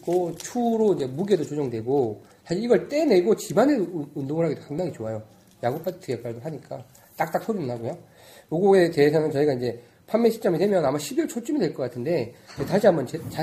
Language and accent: Korean; Jeolla, South Korea; 참고로 저는 전라도입니다.